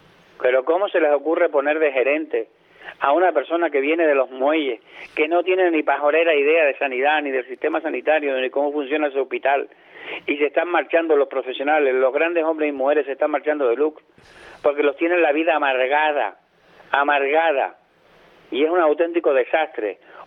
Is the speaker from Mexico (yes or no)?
no; Canary Islands, Spain; todos los habitantes que somos del norte de Tenerife, desde la Laguna Buenavista, más la gente de La Palma